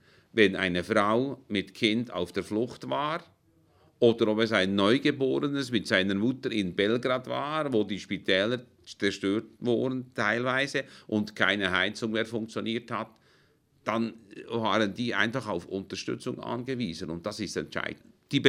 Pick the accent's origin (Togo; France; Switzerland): Switzerland; dass wir als Schweizer vielleicht, die wir da behütet und beschützt sind und in Sicherheit leben